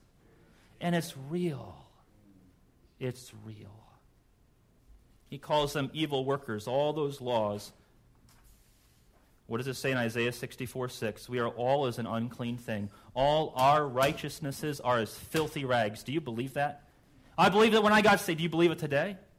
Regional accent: York, Pennsylvania, United States; born there; I would rather have been born in York, Pennsylvania than Gary, Indiana.

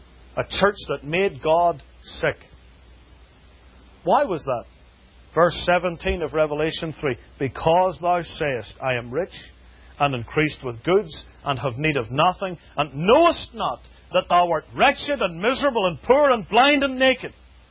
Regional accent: Belfast, Northern Ireland, United Kingdom; I grew up on the Protestant side of Belfast in Northern Ireland.

